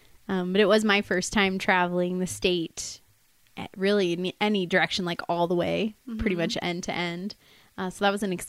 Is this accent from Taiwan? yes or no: no; East Coast, United States; like I'm from the East Coast, and they think that Reno and Vegas are close together.